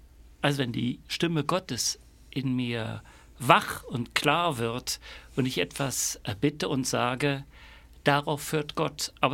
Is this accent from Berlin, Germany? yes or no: yes; Berlin, Germany; Denn ich komme aus Ost-Berlin. Das ist sozusagen, wenn man so will, eine Hochburg des Atheismus. Jetzt bin ich aber im frommen Süden gelandet.